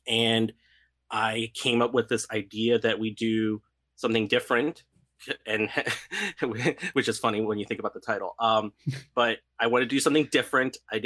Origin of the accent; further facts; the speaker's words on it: United States; because I am born and raised in the United States, so I have a lot of Western influences in my upbringing. But I am also a first generation American